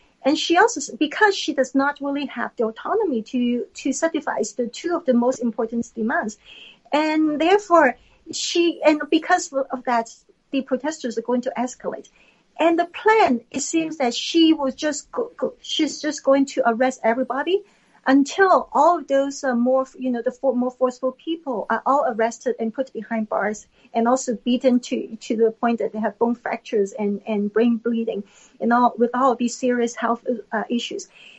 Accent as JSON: {"language": "English", "country": "Hong Kong", "tie": "born or raised there", "lives_now": "United States", "said": "I was born in Hong Kong. I grew up in Hong Kong. And I've been watching this in the U.S."}